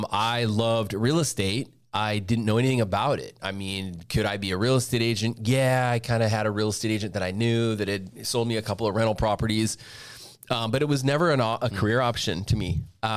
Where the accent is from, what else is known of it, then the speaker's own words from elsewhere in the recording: Snohomish, Washington, United States; also born or lived in Bremerton; I'm 48 years old. I've lived here all my life, born and raised in Snohomish, Washington.